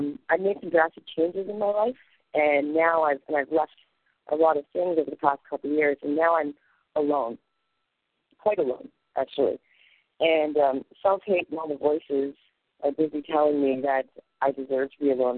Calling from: Toronto, Ontario, Canada; I'm calling from Toronto

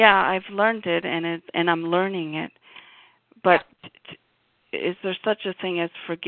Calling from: Ontario, Canada; I'm calling from Ontario, Canada.

